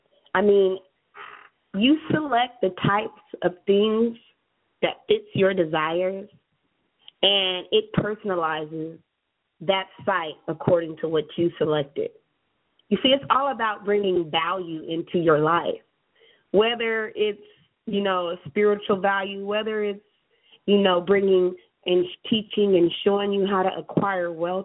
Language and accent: English; California, United States; You know, I'm from California, and it was burning up.